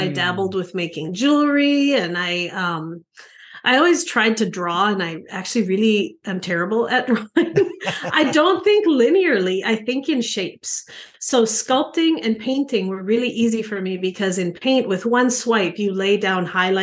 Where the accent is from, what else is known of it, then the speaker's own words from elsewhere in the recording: Canada; moved away as an adult; now in United States; I am originally from Canada, and I immigrated to the United States for my alongside my husband with his job